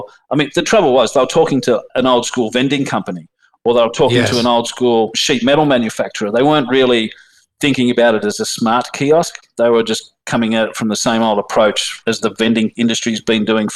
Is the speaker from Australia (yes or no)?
yes; Australia; now in United States; firstly, that we're Australian and in America, even talking to them, like half of them hadn't even, I probably didn't even know where Australia was.